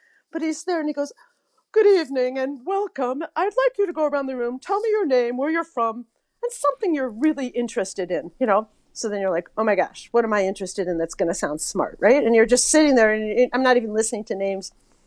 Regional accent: Springfield, Massachusetts, United States; I'm from Springfield, Massachusetts.

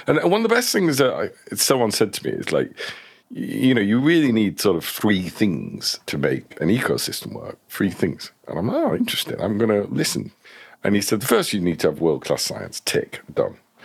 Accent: Manchester, North West England, United Kingdom; I love Manchester. I'm from Manchester, for God's sake.

